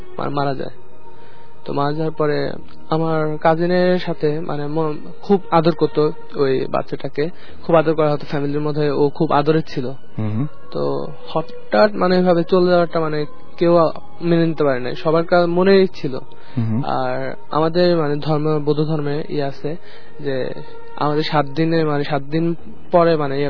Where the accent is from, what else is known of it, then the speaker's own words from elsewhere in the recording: Rangamati, Chittagong Division, Bangladesh; আমাদের গ্রামের বাড়ি ওই রাঙামাটি সাইডে।